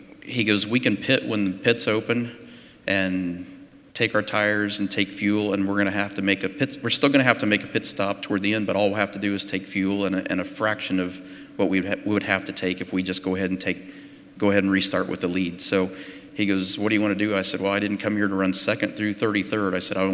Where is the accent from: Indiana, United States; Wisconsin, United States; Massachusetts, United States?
Indiana, United States; And obviously growing up in Indiana, that's, you know, for a driver, that's the holy grail is to win the Indianapolis 500.